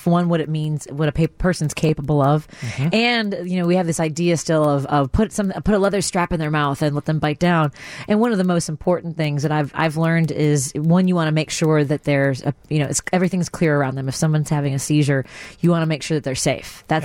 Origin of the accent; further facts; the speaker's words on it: Chicago, Illinois, United States; I've lived in Jefferson Park. I grew up in Norwood. I live in Jeff Park. I lived in Lincoln Square, which I loved. I mm-hmm. lived there for 6 years